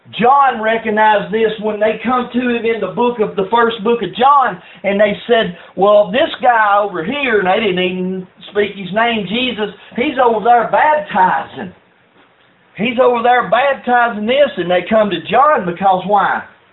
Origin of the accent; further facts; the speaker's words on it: Canton, Georgia, United States; all of a sudden I'm from Canton, Georgia, old country boy, and God gives me the power to speak in your language.